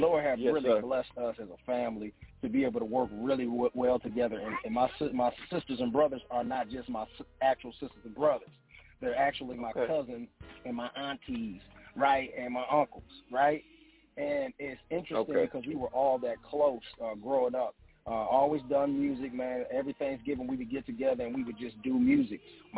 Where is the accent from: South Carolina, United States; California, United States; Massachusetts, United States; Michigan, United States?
Michigan, United States; Lansing; born and raised in Michigan, Lansing, Michigan area. It's funny because people always put us in Detroit, but we're not necessarily Detroit or Flint. We're from Lansing, the capital of Michigan.